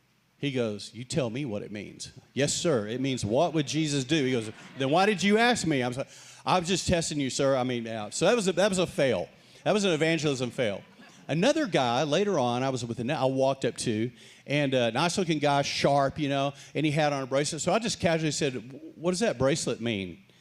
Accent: Texas, United States; I grew up in Texas. I'm a Texas born and bred, West Texas. Yes, we had horses growing up.

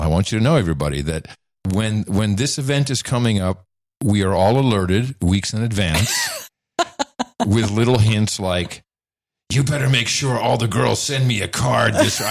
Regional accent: Netherlands; the culture that I grew up in the Netherlands is the birthday.

